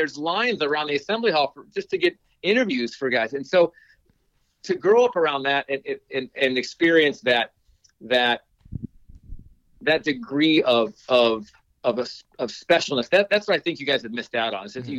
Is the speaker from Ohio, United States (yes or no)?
no; Charleston, Illinois, United States; And growing up, I grew up downstate in Charleston, which was only about an hour away.